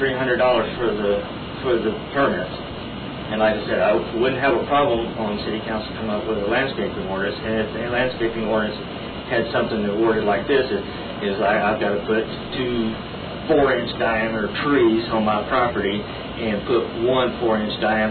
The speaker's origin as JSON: {"language": "English", "region": "Texas", "country": "United States", "tie": "born or raised there", "said": "I grew up in Clear Creek Independent School District."}